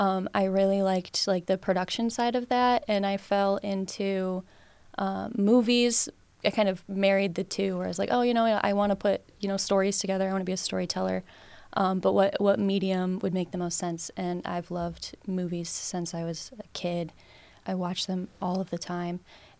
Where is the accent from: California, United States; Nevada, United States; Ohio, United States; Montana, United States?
Ohio, United States; Toledo; Okay, yeah, so I'm from Toledo. I kind of grew up out further, and then as I got older, moved into the city.